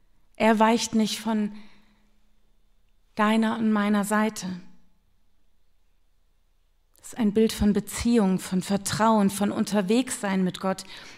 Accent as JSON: {"language": "German", "region": "London", "country": "United Kingdom", "tie": "born or raised there", "said": "Ich bin in London aufgewachsen"}